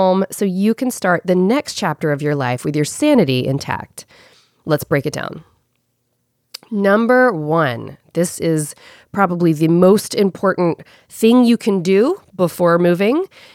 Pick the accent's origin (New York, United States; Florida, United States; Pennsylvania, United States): Florida, United States; Pensacola; I moved back to my hometown of Pensacola, Florida, a place that's held my heart since I was a little girl.